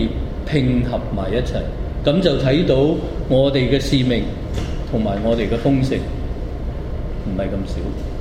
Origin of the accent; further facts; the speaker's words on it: China; 我哋中國人，我哋咪就係咁樣咁一解就通。